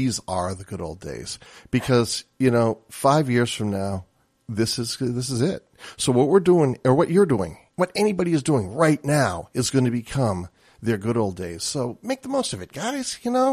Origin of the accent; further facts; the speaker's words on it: Peabody, Massachusetts, United States; She grew up in Swampscott, Massachusetts, and I grew up in Peabody, Massachusetts.